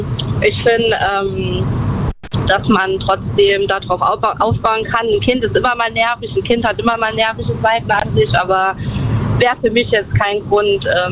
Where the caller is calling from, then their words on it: Saarbrücken, Saarland, Germany; Hallo, ich bin aus dem Saarland, aus Saarbrücke.